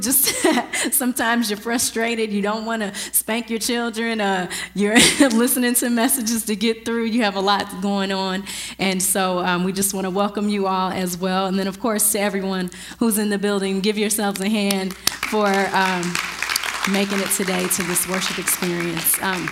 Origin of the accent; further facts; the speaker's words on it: Georgetown, Illinois, United States; I am originally from Georgetown, Illinois, and I really have a huge family.